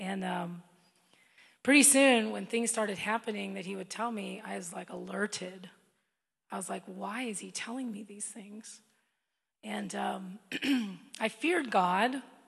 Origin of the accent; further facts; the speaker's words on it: Iowa, United States; When I was a child, I grew up in Iowa on a farm.